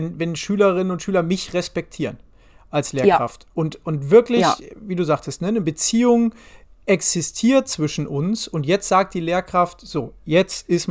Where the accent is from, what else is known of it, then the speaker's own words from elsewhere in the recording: Dortmund, North Rhine-Westphalia, Germany; die ist mir hier im Ruhrgebiet zum ersten Mal, ich komme ja aus Dortmund